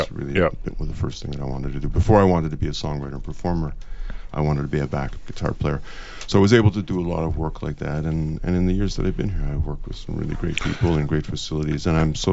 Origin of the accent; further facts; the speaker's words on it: Montreal, Quebec, Canada; now in Toronto, Canada; because I'm from Montreal to sometimes appear to have an attitude towards Toronto